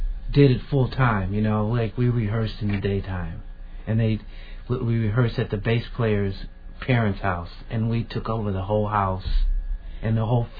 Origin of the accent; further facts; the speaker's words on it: Evanston, Illinois, United States; this was 63rd, and I'm from Evanston, so I was still a little frightened, you know